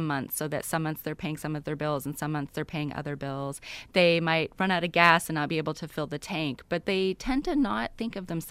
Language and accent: English; Arkansas, United States; You know, I'm from Arkansas